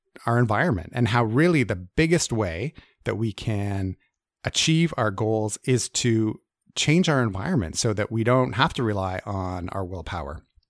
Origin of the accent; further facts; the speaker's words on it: Toronto, Ontario, Canada; And this year, we're all getting together in my hometown of Toronto.